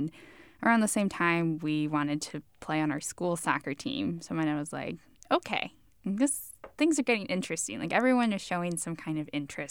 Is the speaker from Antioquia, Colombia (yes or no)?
no; Cauca, Colombia; He's from my home state of Cauca.